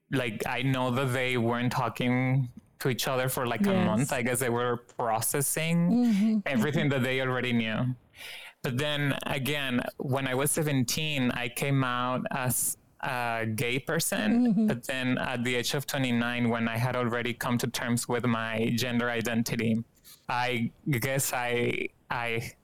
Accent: Guadalajara, Jalisco, Mexico; now in Knoxville, United States; I am from Guadalajara, Jalisco in Mexico, and I currently live in Knoxville, where I am a student in Hispanic Studies at the University of Tennessee, Knoxville.

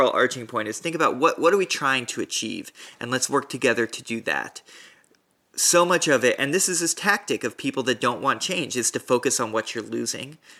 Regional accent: the South, United States; as a white, Southern, straight man growing up in the South, like I understand what it's like to feel boxed in by certain things and feeling like you can't move.

